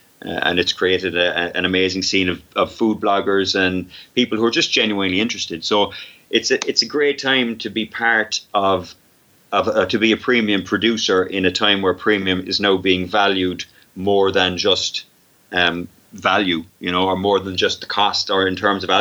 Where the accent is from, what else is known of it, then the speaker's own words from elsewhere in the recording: Cork, Munster, Ireland; We're both from Cork.